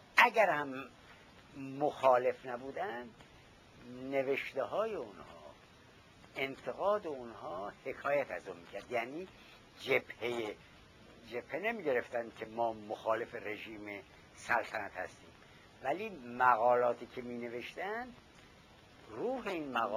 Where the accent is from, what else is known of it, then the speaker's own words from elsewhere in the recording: Iran; moved away; روزی که من از ایران بیرون آمدم بعد از انقلاب